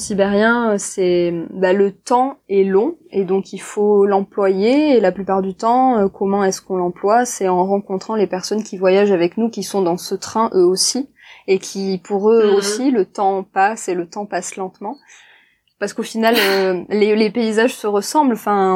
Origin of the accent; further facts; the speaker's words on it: France; on ne nous laisse que 30 jours en tant que Français.